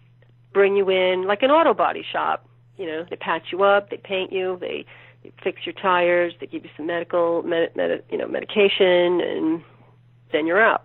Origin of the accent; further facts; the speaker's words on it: New York City, New York, United States; I'm from the city. My whole life is in the city. My industry is in New York. Leaving New York would mean giving up everything.